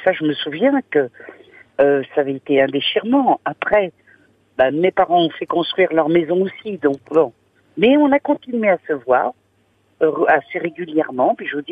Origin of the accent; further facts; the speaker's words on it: Nouvelle-Aquitaine, France; moved away as an adult; je pouvais être quelques mois, voire même quelques années, puisque j'ai quitté la Vienne bon, pour déplacement professionnel, oui.